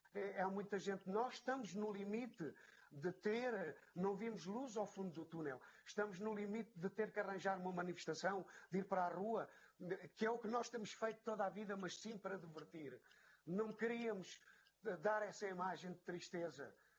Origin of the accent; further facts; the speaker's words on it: Portugal; Não somos uma raça, somos portugueses, ouçam-nos.